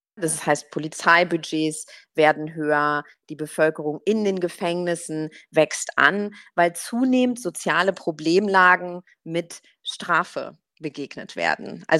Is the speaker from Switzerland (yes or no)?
no; Germany; Ich bin in Deutschland groß geworden